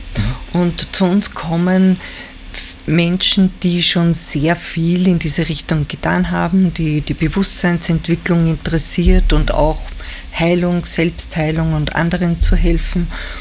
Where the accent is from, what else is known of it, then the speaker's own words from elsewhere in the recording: Greece; Als Grieche, ja.